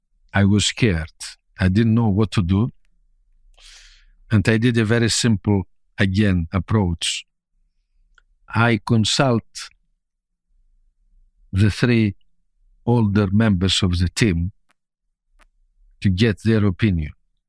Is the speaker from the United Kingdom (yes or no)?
no; Greece; moved away as an adult; I have to say that I'm from Greece.